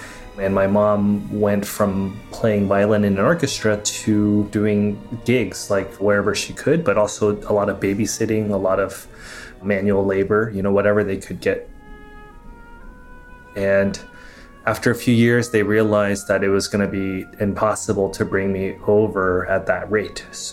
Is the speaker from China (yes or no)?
yes; Beijing, China; So I was born in Beijing, China in 1978. I have very good memories of my childhood in Beijing. I grew up with my grandparents, who were both very successful doctors.